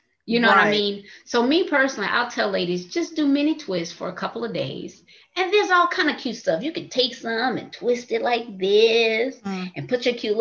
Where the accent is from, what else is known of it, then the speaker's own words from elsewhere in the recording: Louisiana, United States; I'm from Louisiana, so I'm never going to ever stop eating pork.